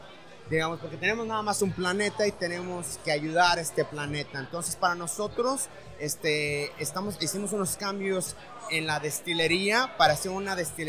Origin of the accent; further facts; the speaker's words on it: Guadalajara, Jalisco, Mexico; moved away as an adult; now in United States; Para mí, que soy mexicano, que crecí en Guadalajara, hasta los 21 años me mudé a Estados Unidos.